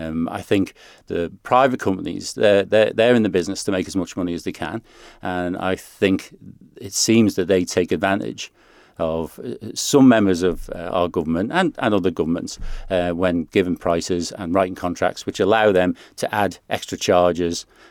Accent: Ballasalla, Isle of Man; I was born in Rushen in Kentrell Carges. My father was a farmhand. And then we moved into a council house in Ballasalla

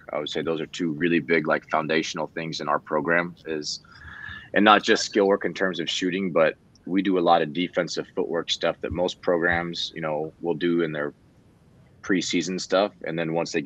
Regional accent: Kansas, United States; because I'm a Midwest guy. I grew up in Kansas

